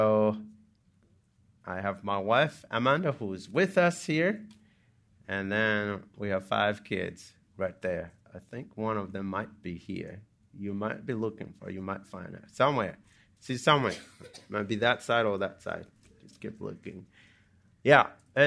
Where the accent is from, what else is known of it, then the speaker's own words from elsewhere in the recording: Malawi; now in United States; You know, when I moved here, a lot of people, I would tell them I'm from Malawi, and they would always think that it's a state.